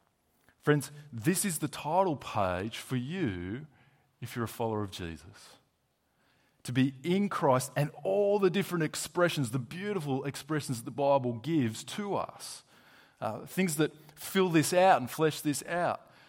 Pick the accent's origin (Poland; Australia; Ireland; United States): Australia; born there; first language English; It includes my place of birth and upbringing. I was born in Australia. I only ever spoke English.